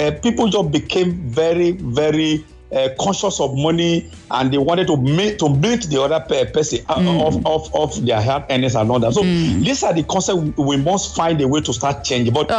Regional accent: Edo, Nigeria; In Africa, for instance, I come from Edo State.

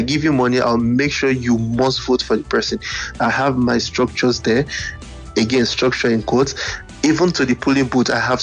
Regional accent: Niger Delta, Nigeria; now in Canada; Okay, so I'm originally from the Niger Delta. I'm from an oil producing community.

